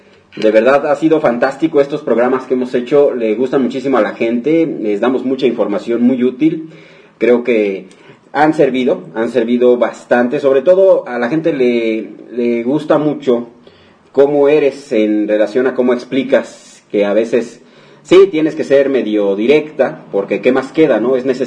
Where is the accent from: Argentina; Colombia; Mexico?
Mexico; pero pues ¿qué nos queda a nosotros como ciudadanos mexicanos?